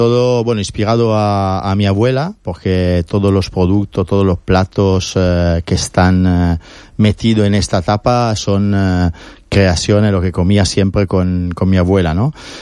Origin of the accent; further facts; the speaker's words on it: Italy; Quería poner mi toque italiano también